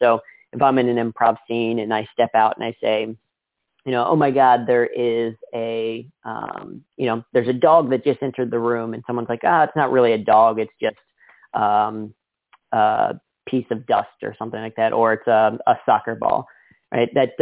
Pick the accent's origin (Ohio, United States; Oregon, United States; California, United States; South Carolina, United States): Ohio, United States; also born or lived in New York City; which growing up in Ohio and then living in New York City, you don't really see bears.